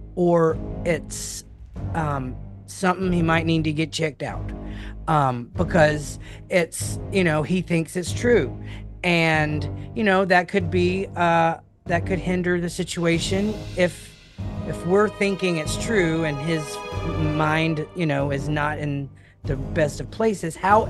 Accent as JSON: {"language": "English", "region": "Mississippi", "country": "United States", "said": "I am a doofus from South Mississippi."}